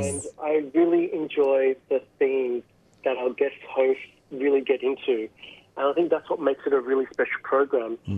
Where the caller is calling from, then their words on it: New South Wales, Australia; I am calling in from Gadigal land